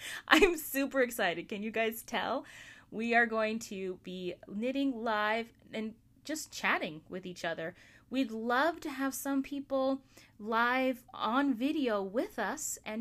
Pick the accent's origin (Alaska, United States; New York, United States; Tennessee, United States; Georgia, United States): Alaska, United States; I'm a knitter, crafter, mental health therapist, teacher, and explorer of my home state of Alaska.